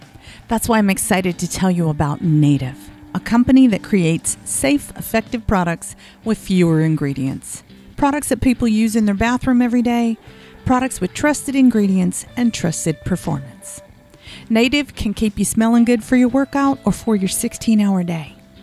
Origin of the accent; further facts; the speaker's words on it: the South, United States; I'm not sure how you say aural because I'm from the South.